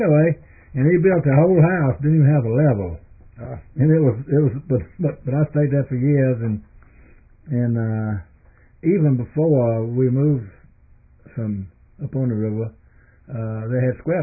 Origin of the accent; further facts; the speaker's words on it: Milledgeville, Georgia, United States; Well, I grew up down in Baldwin County, Georgia, little town of Milledgeville.